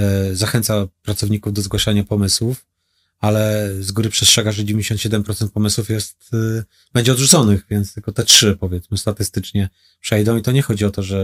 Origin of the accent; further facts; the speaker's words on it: Sierpc, Masovian Voivodeship, Poland; z mniejszej miejscowości, bo pochodzę z Sierpca, gdzie się wychowałem